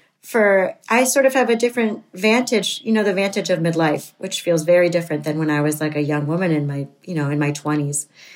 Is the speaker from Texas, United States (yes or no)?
no; Florida, United States; But I grew up in near the Everglades in urban South Florida.